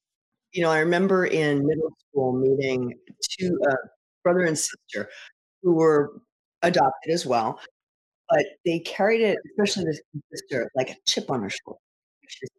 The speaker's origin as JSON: {"language": "English", "town": "New York City", "region": "New York", "country": "United States", "tie": "born or raised there", "also_born_or_lived": "Long Island", "said": "You know, I grew up in New York City. And my family eventually moved out to Long Island"}